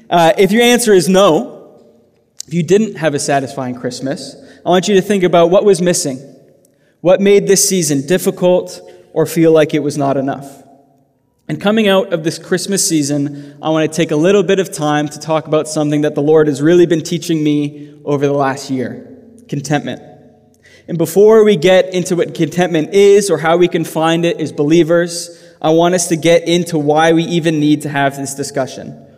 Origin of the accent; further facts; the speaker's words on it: Surrey, British Columbia, Canada; I grew up in Surrey, BC. I grew up in the church